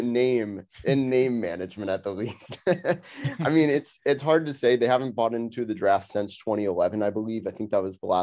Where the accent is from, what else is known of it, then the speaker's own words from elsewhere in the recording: Dallas, Texas, United States; also born or lived in Orlando; I actually grew up, I was born in Orlando. So I was first a Magic fan. And then I moved to Dallas when I was a kid, couldn't decide either way which team to adopt.